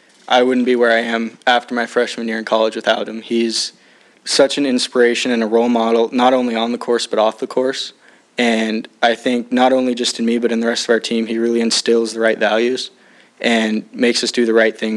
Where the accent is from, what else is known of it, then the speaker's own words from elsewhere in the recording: Lake Elsinore, California, United States; I'm from Lake Elsinore, California.